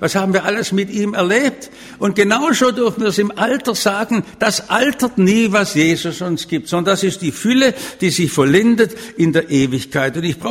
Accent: Stuttgart, Baden-Württemberg, Germany; Bei uns in Stuttgart

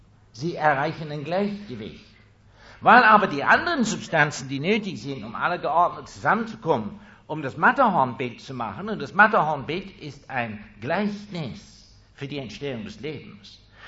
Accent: Bern, Switzerland; denn ich bin ein Berner, nicht wahr? Es geht langsam bei mir.

